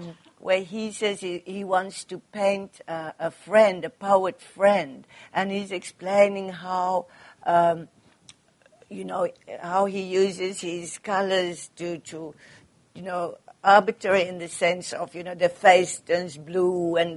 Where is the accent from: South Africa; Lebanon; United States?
South Africa; now in Netherlands; Well, I never thought to stay in Holland. I mean, this is not to say something bad about my home country. I mean, house country, or do you say, because I lived there now for so many years, so obviously it can't be that bad a place. But I always wanted to go back to South Africa.